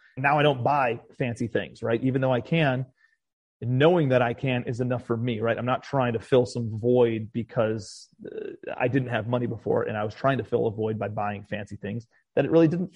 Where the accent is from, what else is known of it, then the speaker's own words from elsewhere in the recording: Cleveland, Ohio, United States; now in Charleston, United States; I'm from Cleveland originally. I had moved back to Cleveland after I went broke in 2012. And I lived in Cleveland for about 7 more years and moved back to Charleston about 4 years ago.